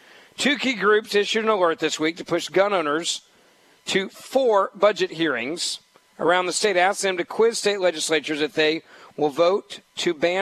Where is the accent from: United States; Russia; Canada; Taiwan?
United States; Memphis, Tennessee; My hometown of Memphis has had a gun show since the early 1990s.